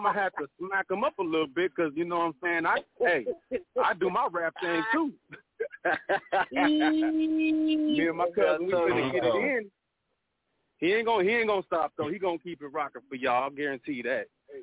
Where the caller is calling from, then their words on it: St. Paul, Minnesota, United States; I'm calling from St. Paul, Minnesota right now, but, you know, it's Twin Cities all day, baby. Midwest, stand up.